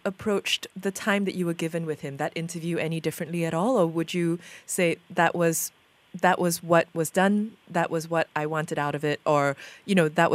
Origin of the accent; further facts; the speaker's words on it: Malaysia; speaking, I suppose, as a Malaysian journalist, here we are quite accustomed to receiving requests from people in power